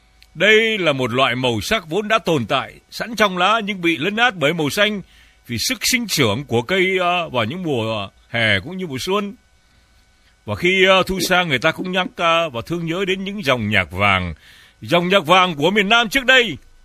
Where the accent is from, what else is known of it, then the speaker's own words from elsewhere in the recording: Nam Định, Vietnam; Tôi sinh tại miền Bắc. Quê của tôi, quê của tôi là quê xứ Nam Định, thưa anh Lộc Vàng. Quê của tôi, nhà tôi sang đến nhà mấy ông lớn cộng sản ngày xưa, gần lắm.